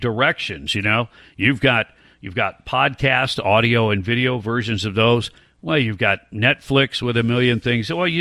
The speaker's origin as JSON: {"language": "English", "town": "Detroit", "region": "Michigan", "country": "United States", "tie": "born or raised there", "said": "That makes me think, you know, I grew up in Detroit."}